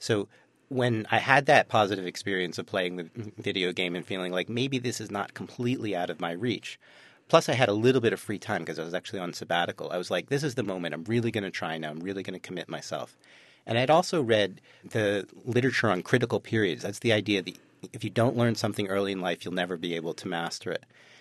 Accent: Baltimore, Maryland, United States; And I went to my hometown in Baltimore.

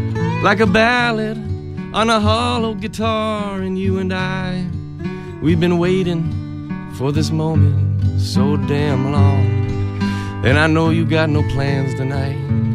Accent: Berkeley, California, United States; I grew up in Berkeley.

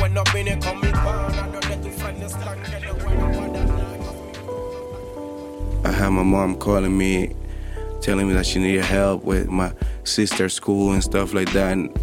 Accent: Panama City, Panamá, Panama; now in United States; I grew up in Panama City, man. Real, real humble. It was like seven of us, all my brothers and sisters, living in one room.

